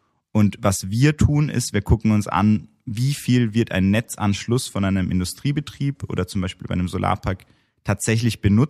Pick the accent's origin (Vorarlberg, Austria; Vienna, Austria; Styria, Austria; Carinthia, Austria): Vienna, Austria; Und persönlich bin ich ursprünglich Österreicher, in Wien aufgewachsen, aber auch sehr viel Zeit am Bauernhof in der Steiermark verbracht.